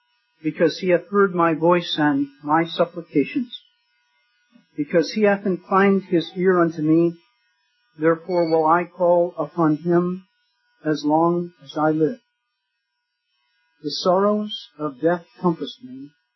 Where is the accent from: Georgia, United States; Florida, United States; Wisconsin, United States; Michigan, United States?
Wisconsin, United States; I grew up in the United States in the state of Wisconsin, not far from the Mississippi River. I grew up on a farm, a dairy farm.